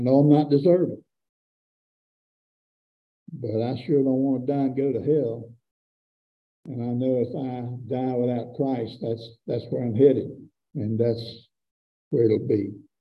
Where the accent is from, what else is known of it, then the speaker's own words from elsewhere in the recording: United States; I mean, I'm American. That's one thing going for me, or it used to be.